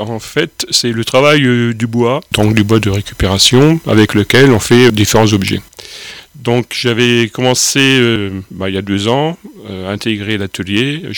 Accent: Hauts-de-France, France; also born or lived in Guadeloupe; Avant, j'habitais aussi pendant plusieurs années en Guadeloupe. Mais je suis originaire du Nord, mon père est mineur, tous mes oncles, toute ma famille vont travailler plus ou moins dans les mines.

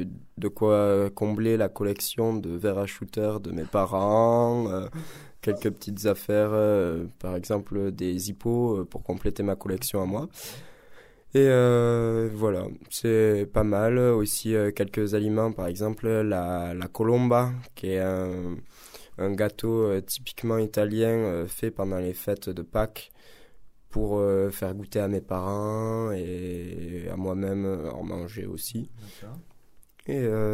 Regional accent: La Tour-sur-Sorgue, Occitanie, France; C'est en Aveyron, c'est à La Tour-sur-Sorgue, dans mon village natal.

